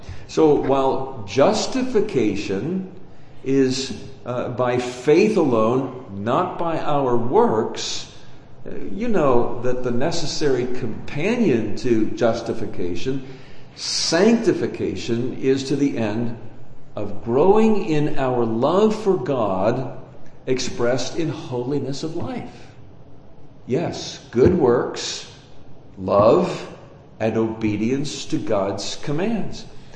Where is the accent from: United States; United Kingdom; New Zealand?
United States; Illinois; in my home church, in my hometown in Illinois.